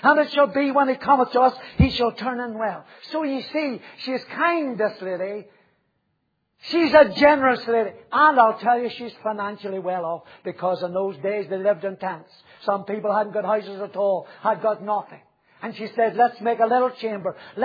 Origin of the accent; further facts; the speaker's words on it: Northern Ireland, United Kingdom; I'm from North Antrim, the county of revival.